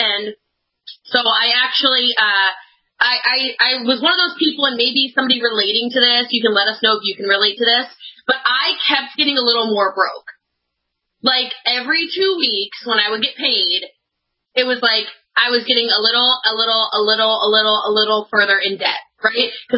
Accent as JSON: {"language": "English", "region": "Maryland", "country": "United States", "tie": "born or raised there", "said": "So my story, I was born and raised in Maryland. I actually grew up super poor, came from nothing"}